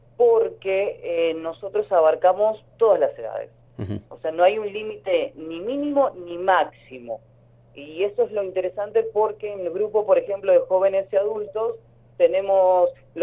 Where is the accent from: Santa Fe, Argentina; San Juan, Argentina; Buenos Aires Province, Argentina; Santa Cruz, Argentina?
Santa Cruz, Argentina; Río Gallegos; also born or lived in Córdoba; yo hace ya varios años me fui a Córdoba a estudiar y en mi regreso aquí a mi ciudad natal, a Río Gallegos, el año pasado